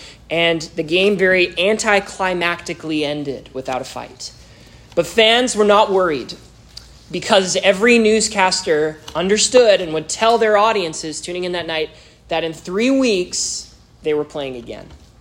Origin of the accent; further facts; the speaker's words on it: Vancouver, British Columbia, Canada; I'm Canadian, so if I say sports, you say what?